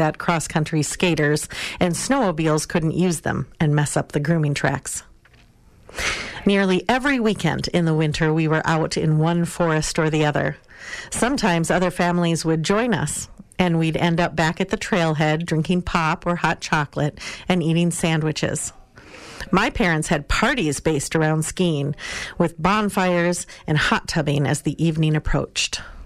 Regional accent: Grand Rapids, United States; When I was in elementary school, my hometown of Grand Rapids held a winter festival for several years, Vinterslass.

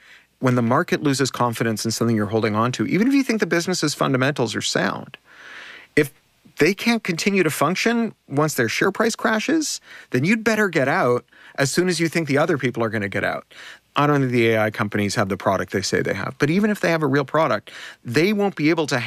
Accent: Canada; especially poignant for me as a Canadian

